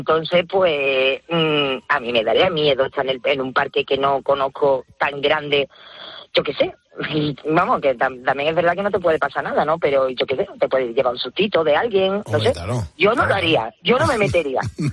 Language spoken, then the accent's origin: Spanish; Seville, Andalusia, Spain; Además, yo me crié en Triana. Y Triana, si tú conoces Sevilla, el barrio es fantástico.